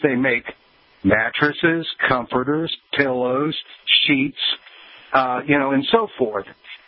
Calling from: West Virginia, United States; Yeah, I'm from West Virginia.

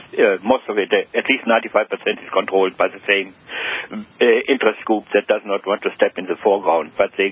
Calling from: New Brunswick, Canada; And I'm calling here from New Brunswick, here in eastern Canada.

